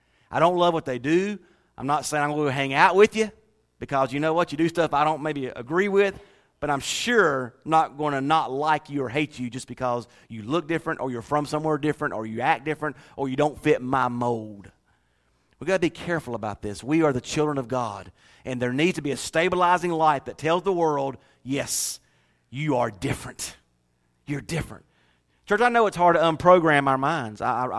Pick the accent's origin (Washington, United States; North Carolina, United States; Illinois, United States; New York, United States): North Carolina, United States; I'm from North Carolina, born and raised. On the playground, spent most of my days.